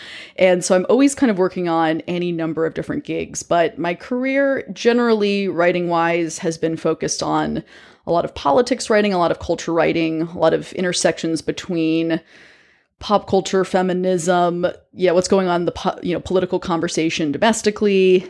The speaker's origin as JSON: {"language": "English", "country": "United States", "lives_now": "New York City, United States", "said": "I'm American. I'm based in the States. I'm based in New York City."}